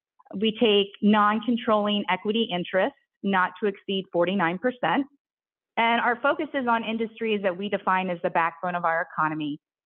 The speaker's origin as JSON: {"language": "English", "region": "Delaware", "country": "United States", "lives_now": "Virginia, United States", "said": "I'm originally from Delaware and have deep family roots to Arkansas. I currently reside in Northern Virginia"}